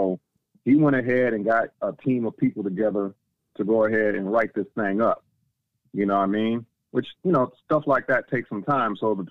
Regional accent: California, United States; I know that, I know that from growing up in Cali, he was out there for real with some stuff.

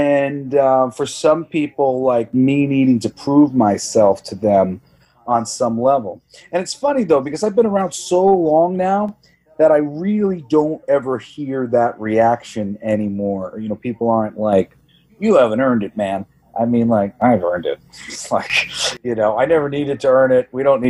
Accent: New York, United States; lived pretty close to where my family lived a little while in Huntington.

